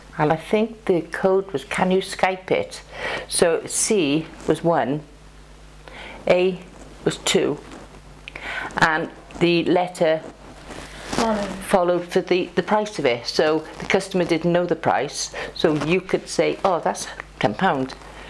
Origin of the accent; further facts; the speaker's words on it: Cardiff, Wales, United Kingdom; born there; Yes, I was born in Cardiff. I married a soldier and I moved all over the world, basically.